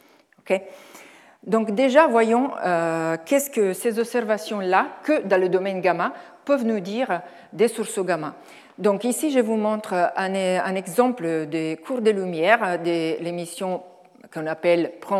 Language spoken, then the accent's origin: French; Italy; French is a second language; Donc je suis italienne, donc je m'excuse d'avance pour mon français